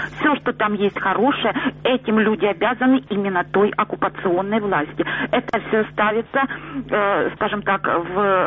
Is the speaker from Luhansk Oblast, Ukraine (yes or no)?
yes; Luhansk Oblast, Ukraine; Добрый день, я с Луганщины.